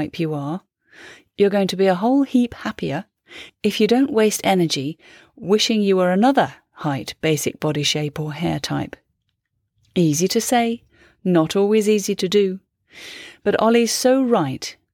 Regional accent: Wolverhampton, West Midlands, United Kingdom; When I was growing up in Wolverhampton, I never heard anyone say

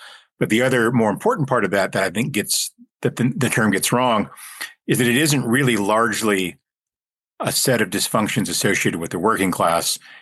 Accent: Lubbock, Texas, United States; Like, so my hometown of Lubbock, Texas is a good example of this.

